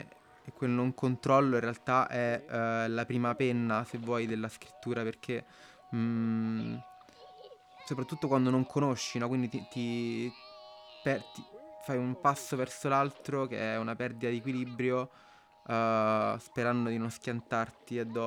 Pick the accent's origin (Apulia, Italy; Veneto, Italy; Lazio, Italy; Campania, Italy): Lazio, Italy; Rome; born there; ho 29 anni e sono nato a Roma.